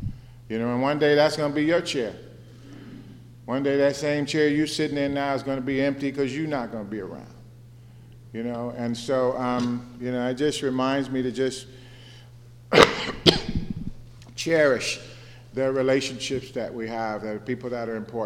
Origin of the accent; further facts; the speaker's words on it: Chicago, Illinois, United States; now in San Francisco, United States; You know, I came from Chicago to San Francisco.